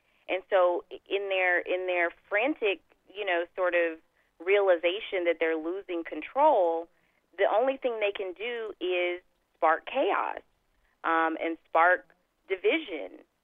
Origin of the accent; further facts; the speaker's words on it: Texas, United States; As a Southerner, as a Texan, it's always been apparent to me that there are people who really buy into the idea of the South rising again.